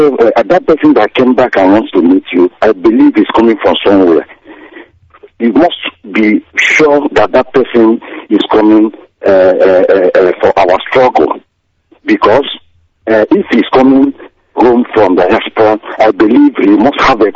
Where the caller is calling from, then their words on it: Ghana; I'm calling from Ghana.